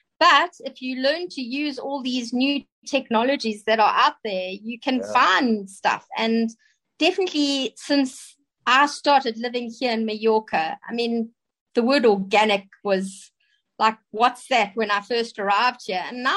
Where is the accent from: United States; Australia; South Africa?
South Africa; I remember I grew up in South Africa, so we were not getting a lot of that kind of stuff to watch.